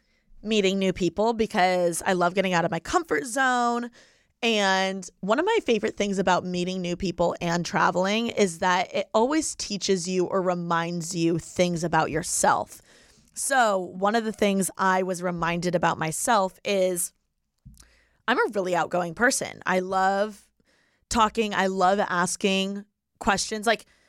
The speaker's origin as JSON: {"language": "English", "region": "Indiana", "country": "United States", "tie": "born or raised there", "said": "if I were in Indiana, like my hometown, if someone came to visit, I'd be like, why would you come here out of all the places in the States?"}